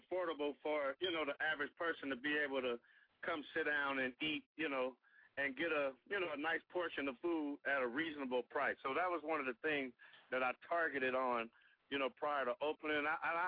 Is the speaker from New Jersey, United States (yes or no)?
no; California, United States; Right now, we're looking for a place in the Bay Area, which is my hometown.